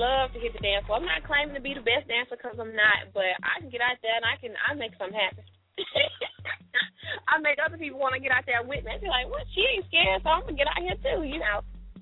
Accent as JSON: {"language": "English", "town": "Aberdeen", "region": "Mississippi", "country": "United States", "tie": "born or raised there", "said": "I am from Tupelo, Mississippi. My hometown is Aberdeen, Mississippi, but I live in Tupelo, and I love it."}